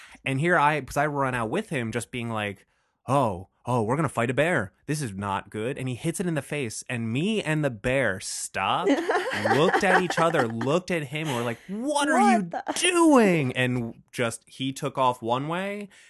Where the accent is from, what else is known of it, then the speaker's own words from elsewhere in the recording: New Jersey, United States; I grew up in Northwest Jersey, but basically like right along the Appalachian Trail, more or less